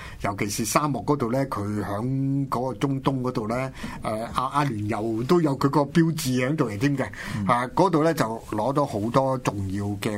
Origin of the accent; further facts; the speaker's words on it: Hong Kong; 如果我哋香港人啊～搞电影啊